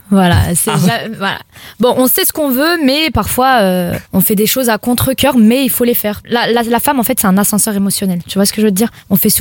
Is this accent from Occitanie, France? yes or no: no; Garges-lès-Gonesse, Île-de-France, France; Garges-lès-Gonesse dans le 95.